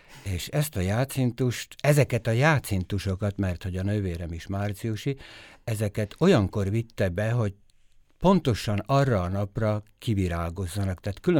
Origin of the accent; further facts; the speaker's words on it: Kisújfalu, Nitra Region, Slovakia; also born or lived in Bratislava; Kisújfalu a gyerekkorom, hát ott indult minden. Én ugye Pozsonyban születtem, de apám kisújfalusi, anyukám pedig Köbölkúti, ez két egymás mellett lévő falu, a Párkányi járásban, ma már Újvári járás. Ott töltöttem a gyerekkoromat